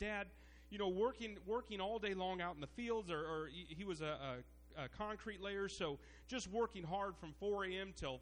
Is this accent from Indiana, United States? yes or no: yes; Elkhart, Indiana, United States; We lived in Amish country. I was born and raised in Elkhart.